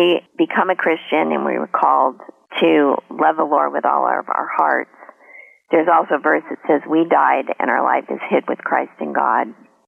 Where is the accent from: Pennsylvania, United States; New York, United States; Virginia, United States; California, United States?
California, United States; now in Ohio, United States; So I relocated from Southern California to Ohio.